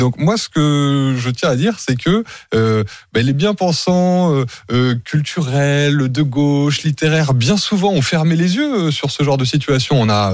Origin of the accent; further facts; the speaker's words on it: France; On a été élevés en France par des mamans qui nous ont appris qu'une femme, ça se respecte